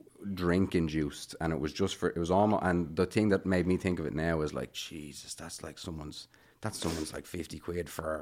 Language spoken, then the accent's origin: English; Bray, County Wicklow, Ireland; also born or lived in Dublin; It depends who you're telling. If I'm telling someone that's not from Ireland, where are you from? I say Dublin.